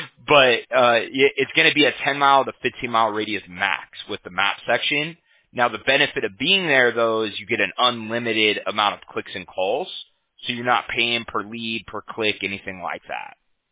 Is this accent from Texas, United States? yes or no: no; Huntington Beach, California, United States; like I'm from Huntington Beach, right?